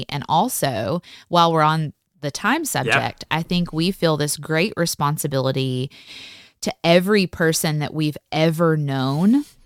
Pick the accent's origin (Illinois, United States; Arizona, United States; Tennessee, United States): Tennessee, United States; moved away as an adult; I moved 9 hours away from Tennessee where I grew up and had lived my entire life.